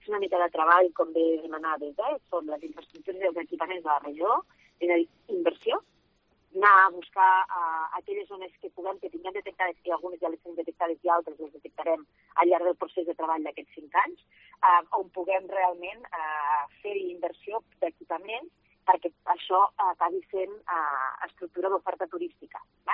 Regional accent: Catalonia, Spain; Jo, saps que soc del Priorat i ho he vist durant molts anys

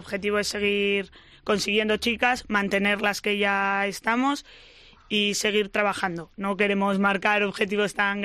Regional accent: Segovia, Castile and León, Spain; Bueno, además yo vengo de Segovia, que el club era muy chiquitito

